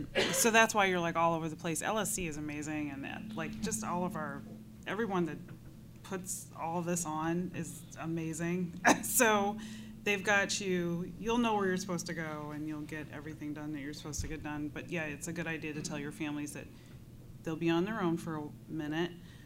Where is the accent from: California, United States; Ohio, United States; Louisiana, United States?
Ohio, United States; Cleveland; now in Columbus, United States; So I'm from Cleveland by the lake, and snow is often an issue.